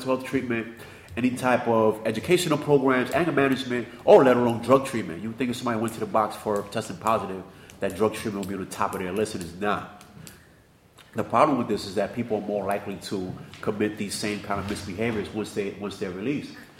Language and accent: English; New York City, New York, United States; and I'm from New York City, so most people are released directly into 42nd Street, Times Square.